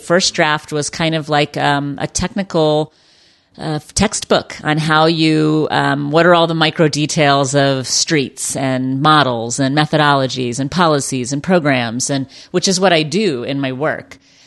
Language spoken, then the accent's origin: English; Dallas, Texas, United States; growing up in Car Culture USA in Dallas, Texas, a very chubby youth, a sedentary lifestyle